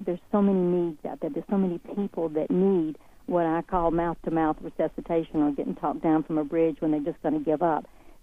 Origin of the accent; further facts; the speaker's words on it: Nashville, Tennessee, United States; I was raised in Nashville, Tennessee, and I could not sing or pick.